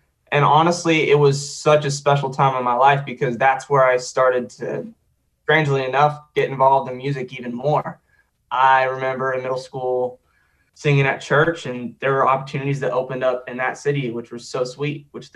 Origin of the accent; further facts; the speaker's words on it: Sioux Falls, South Dakota, United States; also born or lived in Joplin, Missouri; So I was born in Joplin, Missouri. I lived there until I was about 9 years old. Then I moved to Sioux Falls, South Dakota.